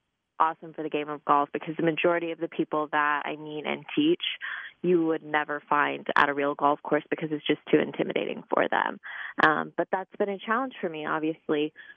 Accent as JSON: {"language": "English", "region": "Ohio", "country": "United States", "also_born_or_lived": "Florida", "said": "I moved back to my home state of Ohio from Florida, where I was living"}